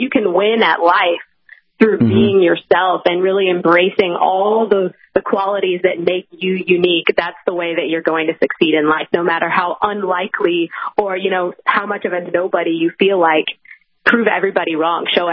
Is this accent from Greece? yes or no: yes; Greece; I'm Greek. I'm a Greek Orthodox.